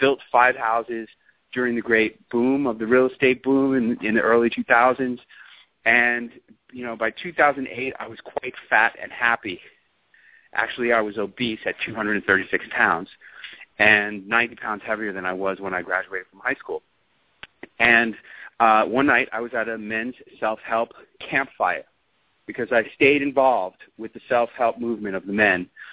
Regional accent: New York, United States; And I said, huh, well, how about NBC New York? Can I go on the morning news in NBC and tell my hometown people about what it was that raised me up from being a taxi driver to a millionaire?

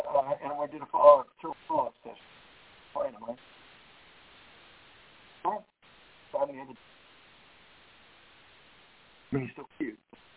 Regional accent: Texas, United States; I won't kill him back because I'm from Texas, and that's what we do.

